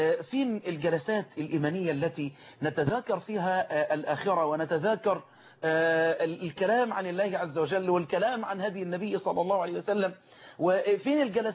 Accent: Egypt

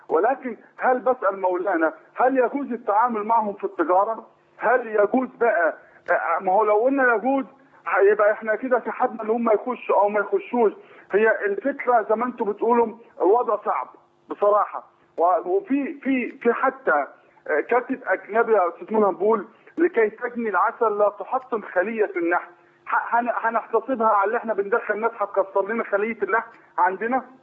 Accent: Egypt; احنا كمصريين

